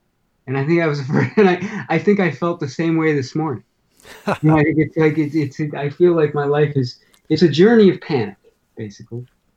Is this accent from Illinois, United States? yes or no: yes; Chicago, Illinois, United States; Anyway, myself, I grew up in Chicago.